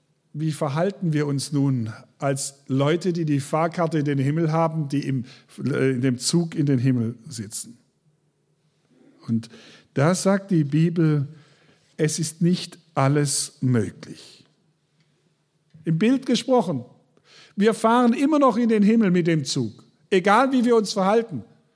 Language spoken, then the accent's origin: German; Baden-Württemberg, Germany; now in Schwieberdingen, Germany; Ich habe das sehr wohl mitbekommen, als wir weggezogen sind aus dem Schwarzwald.